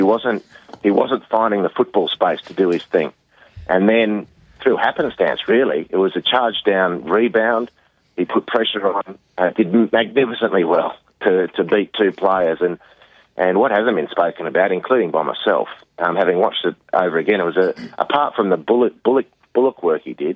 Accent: Australia; for us, because we're Australian, set the whole world on fire

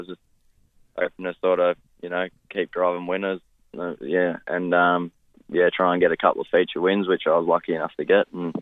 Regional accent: Junee, New South Wales, Australia; I'm originally from Junee, down near Wagga

